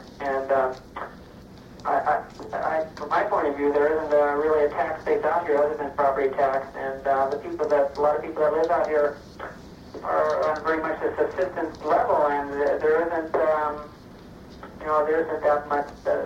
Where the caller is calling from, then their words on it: Manley Hot Springs, Alaska, United States; also born or lived in Fairbanks; I'm calling from Manly Hot Springs School, and I just want to go on record as being opposed to the House bill.